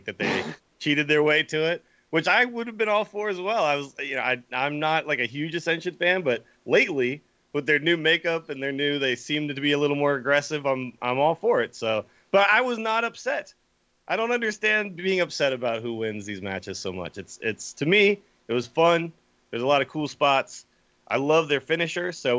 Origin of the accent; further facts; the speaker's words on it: San Francisco, California, United States; Yeah, I'm from San Francisco. There are guys who look exactly like them. You know, they're from San Francisco, too. Like, I grew up with guys who dressed like them